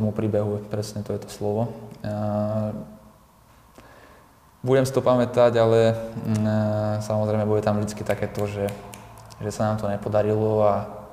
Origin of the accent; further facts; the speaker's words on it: Žilina, Žilina Region, Slovakia; čo som ako registroval ako Žilinčan